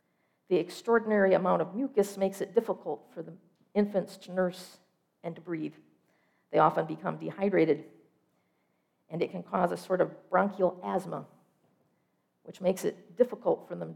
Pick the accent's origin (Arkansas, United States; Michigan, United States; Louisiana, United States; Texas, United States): Michigan, United States; I moved from California back to the town where Steve and I grew up here in Michigan.